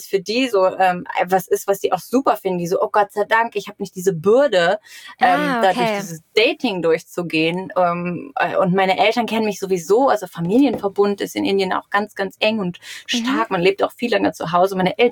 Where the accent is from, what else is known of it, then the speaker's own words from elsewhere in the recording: Germany; wo wir als Deutscher immer so denken, um Gottes Willen, die armen Frauen.